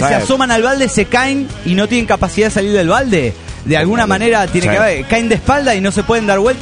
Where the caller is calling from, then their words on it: Argentina; de Argentina.